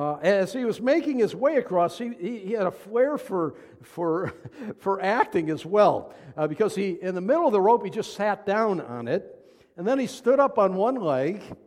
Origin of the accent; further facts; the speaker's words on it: New York, United States; Well, most of you know that I'm from Niagara County, New York, and that's Niagara Falls, Buffalo area.